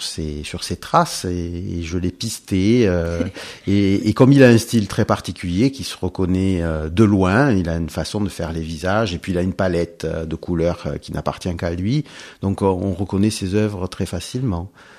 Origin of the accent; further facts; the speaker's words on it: Corsica, France; Et moi je suis originaire d'un village du Cap Corse et de Morcilla